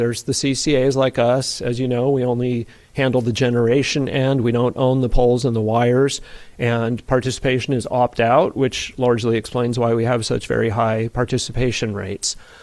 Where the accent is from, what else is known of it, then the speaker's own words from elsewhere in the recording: California, United States; I grew up in the East Bay.